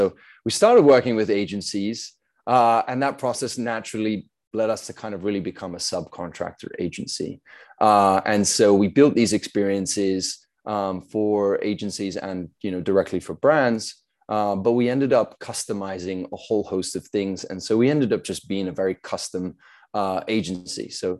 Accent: South Africa; now in United States; I'm originally South African, been living in the US for 10 years now.

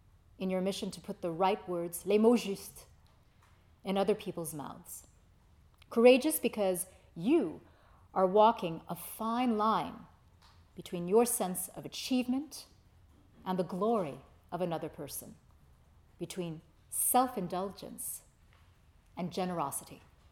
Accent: United States; And as an American in Paris, as I explained to Chris this morning at breakfast, whatever the cause, I am always unsettled by those French demonstrations

